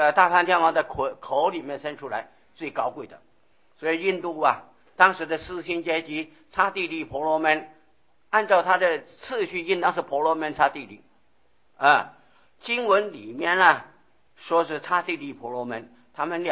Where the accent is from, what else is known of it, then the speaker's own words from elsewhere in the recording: Hsinchu, Hsinchu County, Taiwan; moved away; 我到这边来好像不曾听过这个三教九流的话，我的故乡新竹狮头山